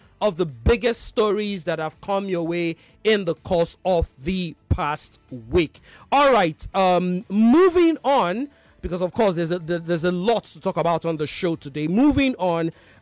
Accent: Okoko, Nigeria; I grew up in Okoko, Tipa's Garage, in case you live around that area. I spent a lot of my teenage age, you know, over there.

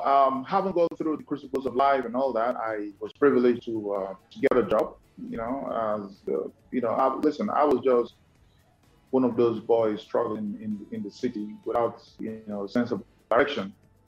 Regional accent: Rivers, Nigeria; I'm from Rivers State in the south part of the country.

